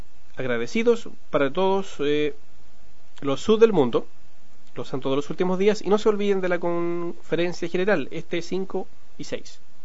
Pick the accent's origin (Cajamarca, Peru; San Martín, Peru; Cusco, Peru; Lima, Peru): San Martín, Peru; Tarapoto; Soy de Perú, de la ciudad de Tarapoto, la rama aeropuerto.